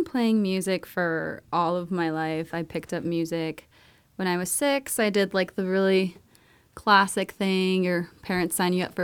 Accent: New York City, New York, United States; and I grew up in New York City, so just going to concerts and operas at, like, Lincoln Center and Carnegie Hall

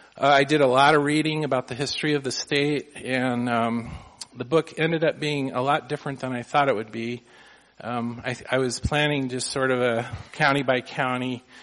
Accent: Montana, United States; I've always been amazed at how people respond when they hear I'm from Montana.

